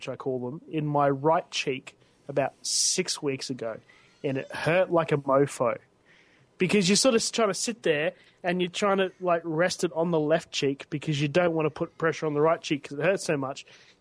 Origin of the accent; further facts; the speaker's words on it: Brisbane, Queensland, Australia; from Brisbane, Australia.